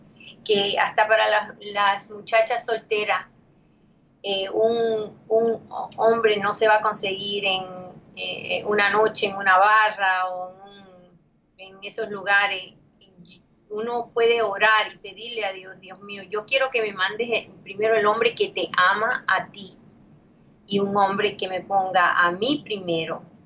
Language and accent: Spanish; Cuba; No yo, porque yo soy cubana